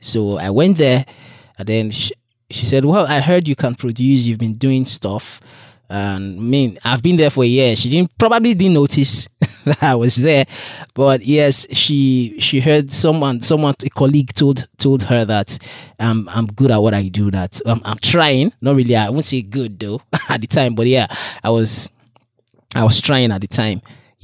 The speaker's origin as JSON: {"language": "English", "region": "Edo", "country": "Nigeria", "lives_now": "Kano, Nigeria", "said": "I'm from Edo State."}